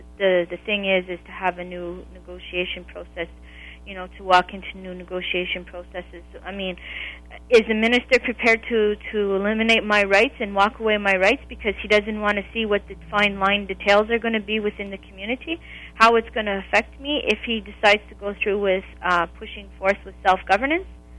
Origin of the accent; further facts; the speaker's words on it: Canada; And I said, as a Canadian person or as a Canadian individual, I said, who gave you that right to negotiate my rights away?